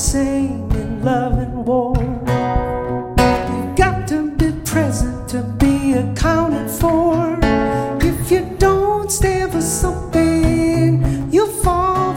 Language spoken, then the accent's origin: English; Chicago, Illinois, United States; born there; I was born in Chicago, just like the song, right?